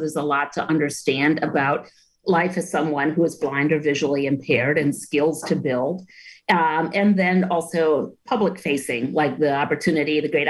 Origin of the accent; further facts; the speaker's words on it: Washington Island, Wisconsin, United States; now in Madison, United States; I grew up on Washington Island, yep, and left in 1981 to start my adult life here in Madison as a freshman at the UW